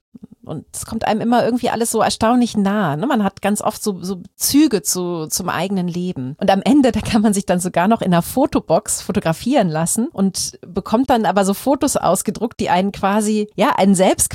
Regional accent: Aachen, North Rhine-Westphalia, Germany; in meiner Heimatstadt Aachen

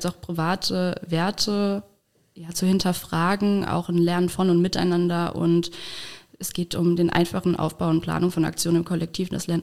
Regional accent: Saarland, Germany; Ich komme aus dem Saarland, ich bin gar kein Moselkind, ich bin Saarkind.

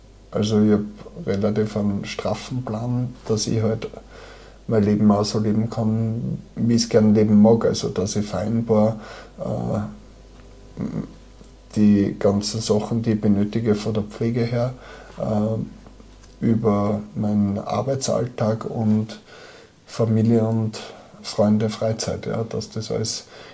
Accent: Waidhofen an der Ybbs, Lower Austria, Austria; Ich bin aus Niederösterreich, bin dort in Waidhofen an der Ybbs geboren worden und lebe auch heute noch dort.

